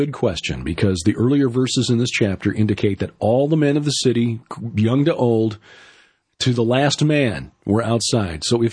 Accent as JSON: {"language": "English", "town": "Chicago", "region": "Illinois", "country": "United States", "tie": "born or raised there", "said": "it would be like, you know, me growing up in Chicago."}